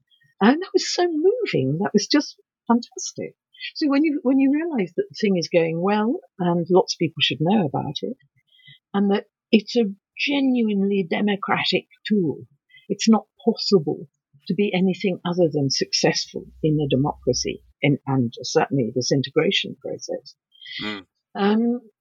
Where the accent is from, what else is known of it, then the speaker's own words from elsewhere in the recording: England, United Kingdom; I'm allowed to say this because I'm English.